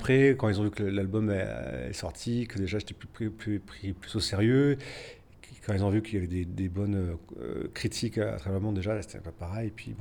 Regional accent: Provence-Alpes-Côte d'Azur, France; je suis petit Français qui vient de Provence

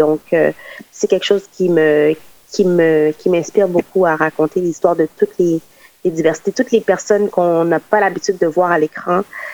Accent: Canada; born there; je suis aussi issue de la diversité. Je suis née au Canada de parents haïtiens, donc je suis d'origine haïtienne.

